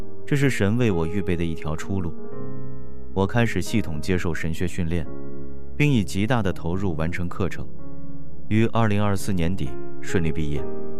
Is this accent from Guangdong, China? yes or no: yes; Guangdong, China; 我来自广东，早年在海外求学，主修酒店管理